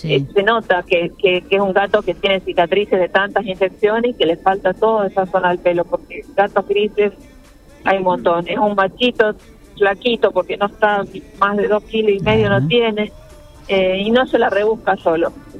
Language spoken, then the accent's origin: Spanish; Granadero Baigorria, Santa Fe, Argentina; Yo soy de Granada, Baigorria